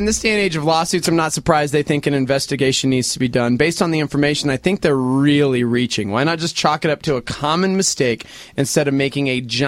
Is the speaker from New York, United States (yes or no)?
no; Texas, United States; I'm from Texas.